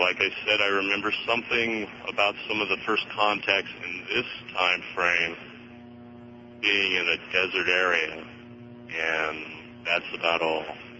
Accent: South Dakota, United States; Yes, I'm from South Dakota, actually.

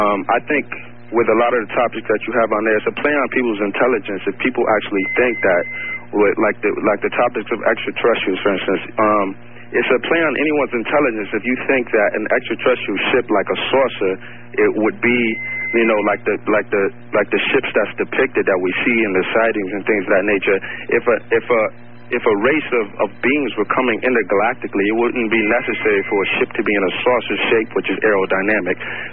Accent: Macon, Georgia, United States; I'm from Macon, and I'm calling in regards to one of your shows.

